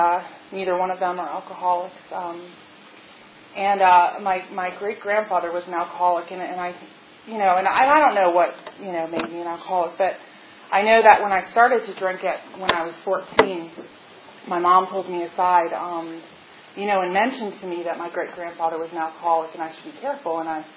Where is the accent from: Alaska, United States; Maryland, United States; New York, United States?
Maryland, United States; Columbia; also born or lived in Washington, D.C.; I grew up in Maryland. I was an Army brat. I grew up, my father was in the Army. He retired in D.C. And from when I was about 6 years old until through high school, I grew up in Columbia, Maryland.